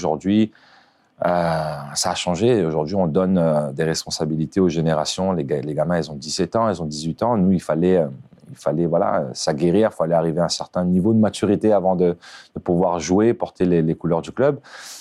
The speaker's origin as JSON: {"language": "French", "region": "Réunion", "country": "France", "said": "Moi, je suis réunionnais, donc ça veut dire que je dors beaucoup."}